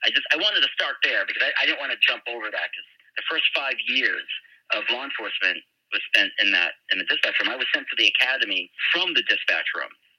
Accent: Salem, Massachusetts, United States; I'm born and raised in Salem, Massachusetts, and I got hired by my first police department, which was 2002.

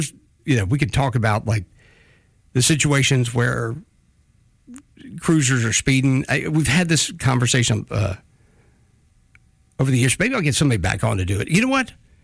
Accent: Mobile, Alabama, United States; we saw a lot of foxes growing up in Mobile.

